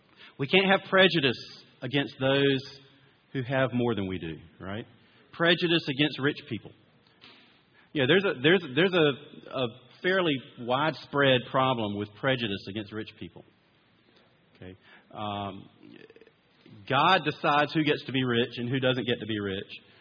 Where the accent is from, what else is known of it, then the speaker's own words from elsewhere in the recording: North Carolina, United States; I grew up in North Carolina.